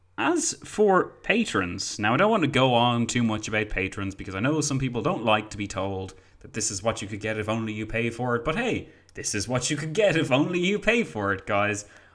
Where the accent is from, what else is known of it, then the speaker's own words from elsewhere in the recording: Ireland; I'm from Ireland